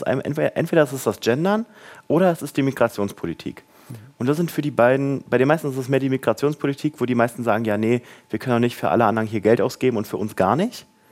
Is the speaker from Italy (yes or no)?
no; Leegebruch, Brandenburg, Germany; Ja, also ich komme ja nicht aus Krem, ich komme aus einem noch kleineren Dorf, Legebruch. Das ist jetzt so, glaube ich, 15, 20 Kilometer von hier entfernt.